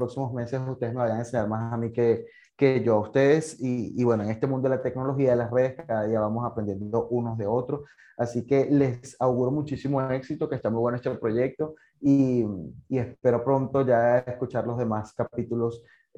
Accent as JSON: {"language": "Spanish", "town": "Barquisimeto", "region": "Lara", "country": "Venezuela", "tie": "born or raised there", "also_born_or_lived": "Turén", "said": "yo soy de Barquisimeto, allí desarrollé gran parte de mi vida, pues mi infancia y de donde yo soy realmente es de Turén, del estado Portuguesa."}